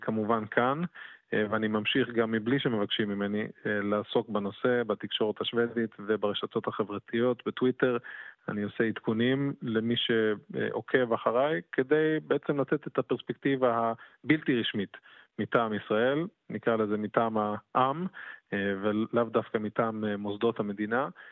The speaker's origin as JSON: {"language": "Hebrew", "region": "southern Sweden", "country": "Sweden", "tie": "born or raised there", "also_born_or_lived": "Jerusalem, Israel", "accent": "southern Swedish", "said": "אני יליד ירושלים, אבל גדלתי בשוודיה, ואני דובר שוודית, אמנם ממבטא דרומי מובהק, שלמי שמבין בשוודיה זה פחות נחשב, אבל עדיין מדבר שוודית"}